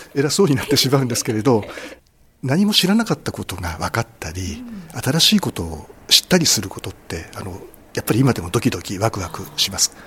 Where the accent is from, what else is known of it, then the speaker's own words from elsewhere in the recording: Yokohama, Kanagawa, Japan; born there; now in Fujisawa, Japan; 私は横浜の生まれです。